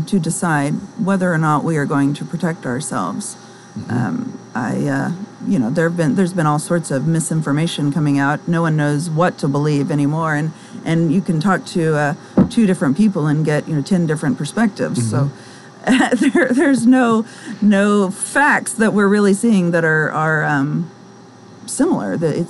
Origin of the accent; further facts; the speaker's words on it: Norman, Oklahoma, United States; born there; Well, I was born in Oklahoma, born in Norman